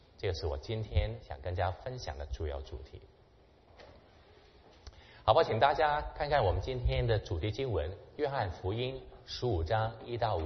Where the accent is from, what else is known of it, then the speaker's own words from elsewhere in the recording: Hong Kong; 我是在香港出生长大的，我中学就信了主